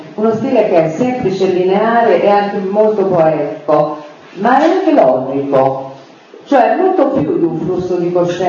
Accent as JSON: {"language": "Italian", "town": "Rome", "region": "Lazio", "country": "Italy", "tie": "born or raised there", "lives_now": "Florence, Italy", "said": "i miei primi 32 anni di vita, cioè due che stanno perdendo, non c'ero, io ho vissuto a Roma, e dove mi sono formata e ho fatto tutto"}